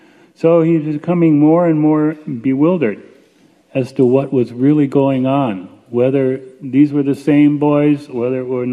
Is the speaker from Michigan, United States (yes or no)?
yes; Michigan, United States; I know I was born and raised up in Michigan, so we would have snow for a certain part of the year.